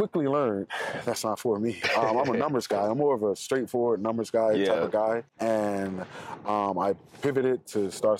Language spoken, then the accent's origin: English; Waverly Hall, Georgia, United States; But it's a town called Waverly Hall, Georgia.